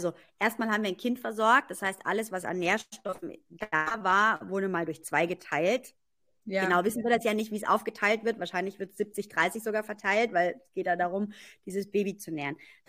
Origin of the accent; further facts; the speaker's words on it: East Germany, Germany; Ich komme ja aus Ostdeutschland, da haben wir immer gerne russischen Zupfkuchen gegessen.